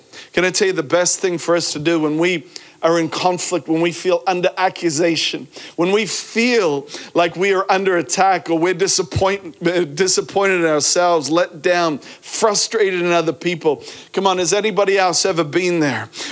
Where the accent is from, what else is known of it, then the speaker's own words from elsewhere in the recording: Australia; And that's where I'm from, by the way. And it's not a pirate accent. I'm from Australia.